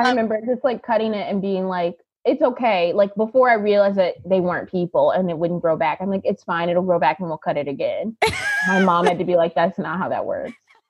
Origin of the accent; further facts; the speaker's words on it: Illinois, United States; also born or lived in Long Beach / Hawaii; I grew up in, the short answer is I grew up in the south suburbs of Illinois.